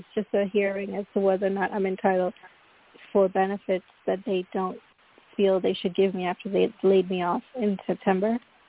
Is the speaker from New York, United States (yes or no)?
yes; Brooklyn, New York, United States; we moved here from Brooklyn, where we originally lived when we came to this country. I grew up in Brooklyn and moved here in, like, 1994, I guess, for a better life